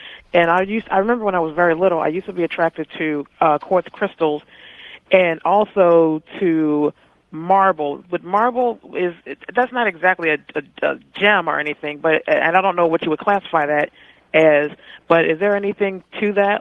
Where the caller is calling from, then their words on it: Philadelphia, Pennsylvania, United States; I'm calling from Philadelphia.